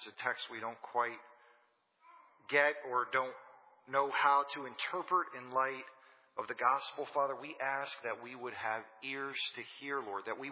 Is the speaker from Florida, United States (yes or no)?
yes; Florida, United States; So as you know, I grew up in South Florida, which is city, flat.